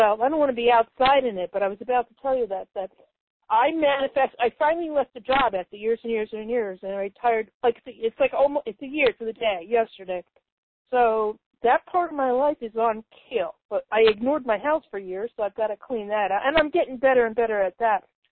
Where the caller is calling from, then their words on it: Connecticut, United States; I'm calling you from Connecticut.